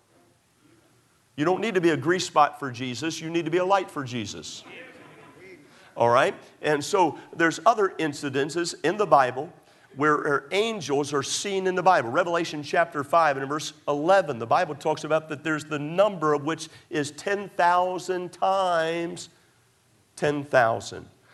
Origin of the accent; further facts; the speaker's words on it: Texas, United States; I'm not from Tennessee. What? Where am I? I'm from Texas, you know.